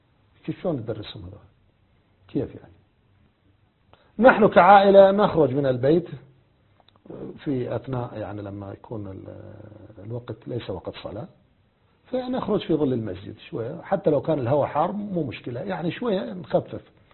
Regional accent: Baghdad, Baghdad Governorate, Iraq; خلي يستر عورته، مو يجي علينا احنا يتبغدد علينا واحنا من بغداد

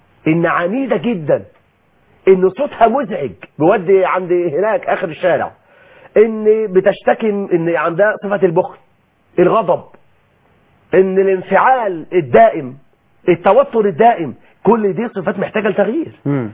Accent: Egypt; احنا عندنا في مصر

